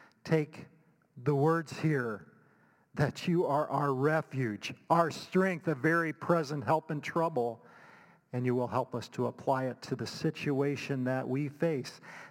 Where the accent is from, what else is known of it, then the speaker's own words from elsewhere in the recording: Indiana, United States; I came from the Hoosier State.